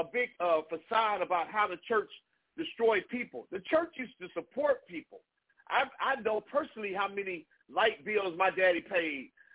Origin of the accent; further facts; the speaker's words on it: Compton, California, United States; I grew up in Compton, okay? My daddy was the pastor for everybody